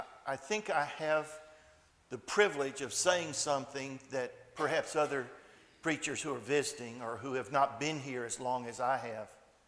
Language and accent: English; Port Lavaca, Texas, United States; Port Lavaca is my hometown. This is my home congregation. I was baptized right behind me.